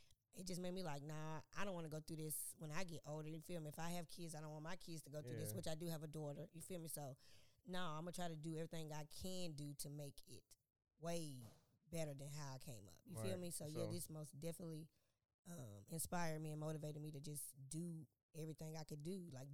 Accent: Nashville, Tennessee, United States; But speaking of my upbringing, you know, I'm from Eastside, Nashville, Tennessee, you feel me?

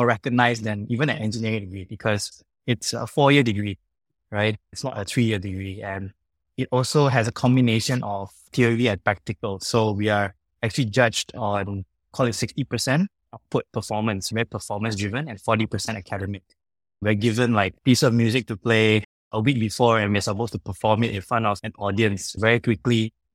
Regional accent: Subang Jaya, Selangor, Malaysia; I grew up in a humble little town in Malaysia called Subang Jaya.

